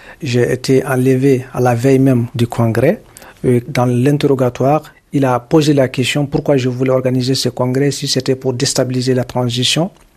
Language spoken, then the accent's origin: French; Mali; Moi, j'ai dit que je suis malien contre l'impunité